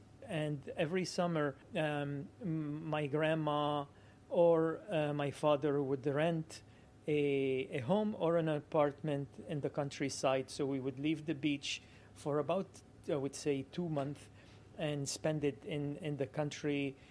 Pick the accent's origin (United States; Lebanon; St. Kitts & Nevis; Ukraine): Lebanon; Beirut, Beirut Governorate; now in Canada; So, I was born in Beirut, which is the capital of Lebanon.